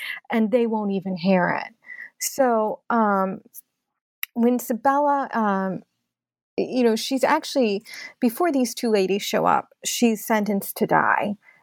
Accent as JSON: {"language": "English", "town": "Oak Park", "region": "Illinois", "country": "United States", "tie": "born or raised there", "said": "She's from my hometown of Oak Park."}